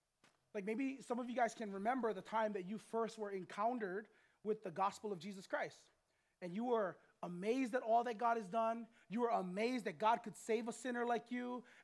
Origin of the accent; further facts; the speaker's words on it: Waianae, Hawaii, United States; I grew up on this island. Okay, I grew up in Waianae, right across a beach, right?